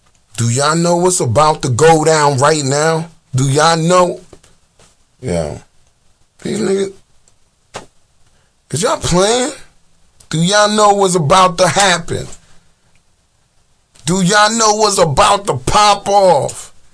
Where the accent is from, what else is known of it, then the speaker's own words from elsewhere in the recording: Newark, New Jersey, United States; I'm from Newark. I was born in Newark.